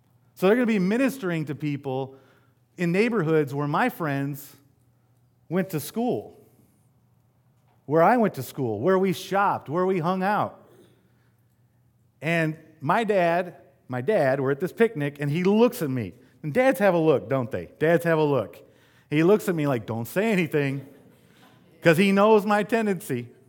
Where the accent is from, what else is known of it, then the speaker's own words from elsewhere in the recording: Grand Rapids, Michigan, United States; I grew up in Grand Rapids, Michigan, very close to the inner city.